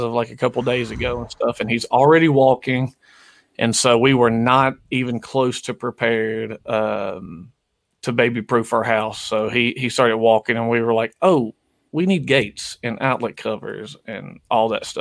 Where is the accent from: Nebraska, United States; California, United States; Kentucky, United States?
Kentucky, United States; Glasgow; so I'm from Kentucky, in small town Glasgow, Kentucky.